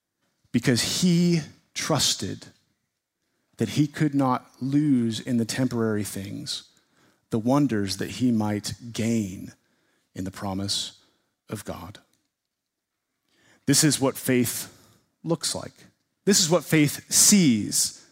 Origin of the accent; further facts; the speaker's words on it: San Diego, California, United States; now in Montana, United States; I grew up in San Diego. I spent a lot of time in my childhood at the world-famous San Diego Zoo.